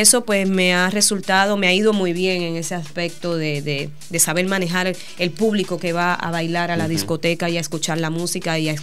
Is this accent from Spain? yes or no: no; Puerto Rico; now in Miami, United States; Yo soy puertorriqueña, pero resido en Miami hace muchos años.